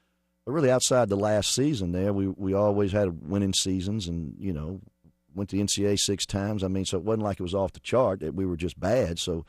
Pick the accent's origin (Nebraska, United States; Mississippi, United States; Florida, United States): Mississippi, United States; McComb; I grew up in Macomb, Mississippi, about an hour and a half from Baton Rouge.